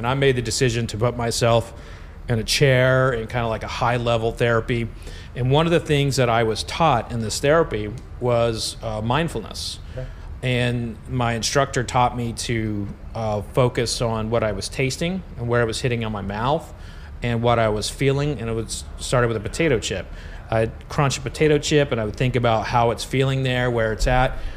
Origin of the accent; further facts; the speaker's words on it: Oklahoma, United States; I'm originally from Oklahoma.